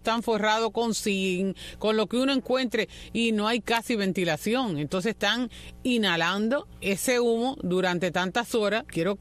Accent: Río Blanco, Las Tunas, Cuba; born there; soy del campo, nací en Río Blanco, en la carretera de Puerto Padre, de las Tunas Puerto Padre

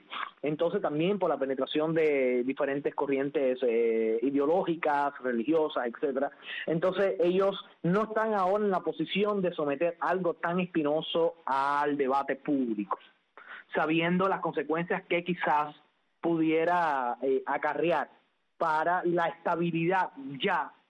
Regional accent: Cuba; en el cual no tuve participación en ninguna como ciudadano cubano

